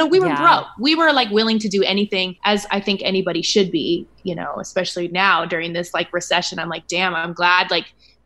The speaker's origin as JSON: {"language": "English", "region": "Nebraska", "country": "United States", "tie": "born or raised there", "said": "I had this disease to please that I grew up doing in Nebraska. Like people from Nebraska, it's like we're very hard workers and we want to please people."}